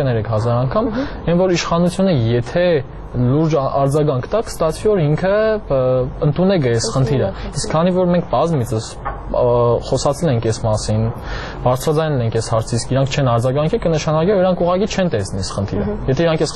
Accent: Gyumri, Shirak, Armenia; Իմ փորձովս եմ, էլի, ես Գյումրեցի եմ

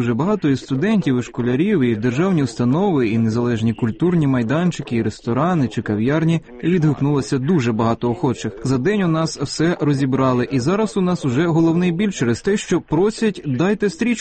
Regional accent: Belarus; бо ж ми живемо у цій країні, ми білоруси, і хочемо жити у своїй країні

